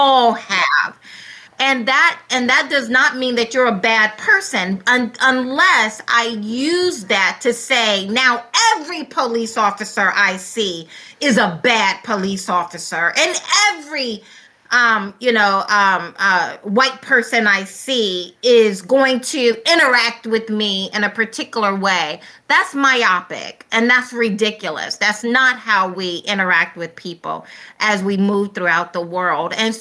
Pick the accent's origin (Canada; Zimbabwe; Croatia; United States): United States; the South; And the same way as being a Black person, yes, clearly I, and then growing up in the Deep South, there's a reason why I put the emphasis on the Deep South